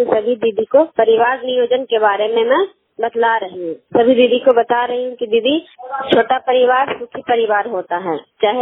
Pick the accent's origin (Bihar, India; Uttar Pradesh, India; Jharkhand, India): Bihar, India; Kaila; मैं कैला गांव नगर नौसा प्रखंड नालंदा जिला की निवासी हूँ